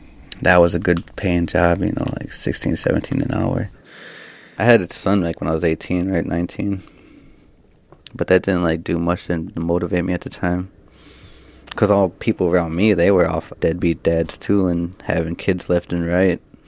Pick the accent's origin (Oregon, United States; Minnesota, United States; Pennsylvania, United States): Minnesota, United States; Fond du Lac; I'm from Fond du Lac. Fond du Lac is where I'm from.